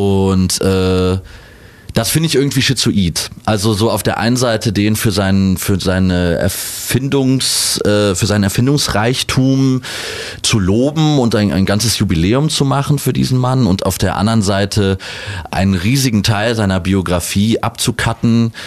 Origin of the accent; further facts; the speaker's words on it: Cologne, North Rhine-Westphalia, Germany; also born or lived in Bergisch Gladbach; Ich bin aber direkt wieder zurück nach Köln, als ich auf der Welt war, dahin gebracht worden von meinen Eltern. Genau, also ich bin Kölner.